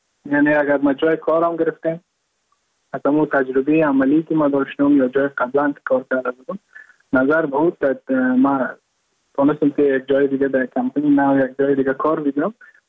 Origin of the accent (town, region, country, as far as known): Mazar-i-Sharif, Balkh, Afghanistan; now in Goa, India